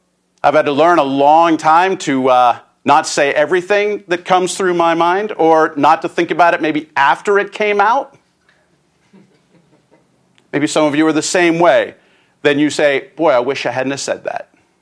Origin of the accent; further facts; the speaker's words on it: Pittsburgh, Pennsylvania, United States; I'm from Pittsburgh.